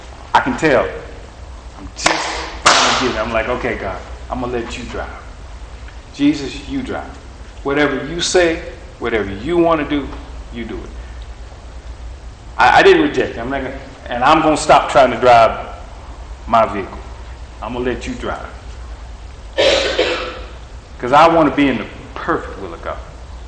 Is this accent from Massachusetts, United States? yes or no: no; Clemson, South Carolina, United States; I'm tough. I'm from Clemson, but I'd rather get hit with paper.